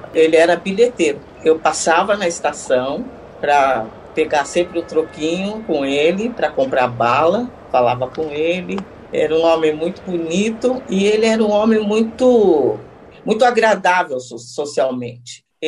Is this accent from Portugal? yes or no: no; São Paulo, Brazil; born there; Eu nasci em São Paulo, na Lapa, num dia de São João, 24 de junho de 1950.